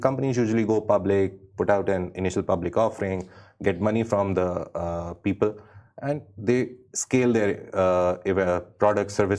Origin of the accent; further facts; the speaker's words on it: Pakistan; I'm from Pakistan, so I was very surprised that it was Pakistanis who are on second number.